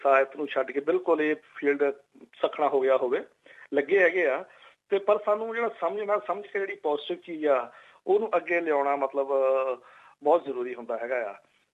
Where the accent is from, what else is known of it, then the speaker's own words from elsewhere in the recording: Punjab, India; moved away; ਕਈ ਬੰਦੇ ਅਸੀਂ ਵੀ ਜਦੋਂ ਪੰਜਾਬ ਤੋਂ ਆਏ ਜਾਂ ਇੰਡੀਆ ਤੋਂ ਆਏ ਹੈਗੇ ਆ